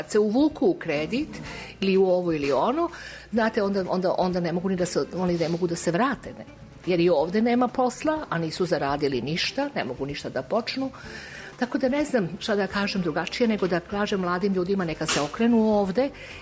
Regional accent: Belgrade, Serbia; born there

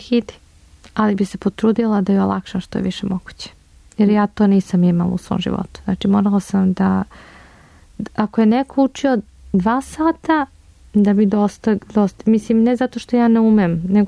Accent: Serbia; Pošto dolazim iz Srbije

